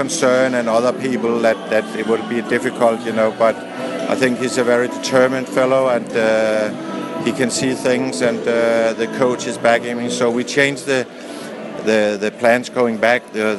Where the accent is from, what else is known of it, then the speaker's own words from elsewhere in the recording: Denmark; I'm coming from Denmark, and they have won 22 medals at Olympics in rowing